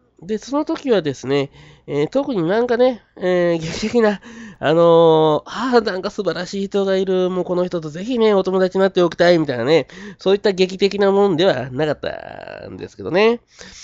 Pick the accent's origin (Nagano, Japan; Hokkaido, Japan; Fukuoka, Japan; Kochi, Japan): Kochi, Japan; moved away as an adult; 私自身、ちょっと個人的な話になりますと、18年間、まあ、20年間ね、高知で生まれて育ってて、で、また、それから、まあ、テイトの方に出て、しばらく生活してたんですよ。で、それでですね、まあちょっとこっちの方に、また高知の方に戻ってきまして